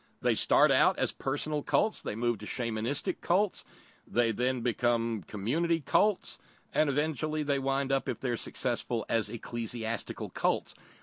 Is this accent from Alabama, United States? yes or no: yes; Alabama, United States; But I was growing up in Alabama.